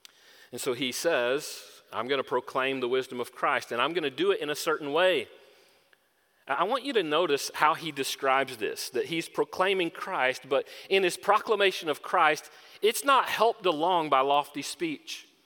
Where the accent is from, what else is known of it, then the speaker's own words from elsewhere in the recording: Southern US, United States; I grew up in the South, so there is some sort of endearment to it.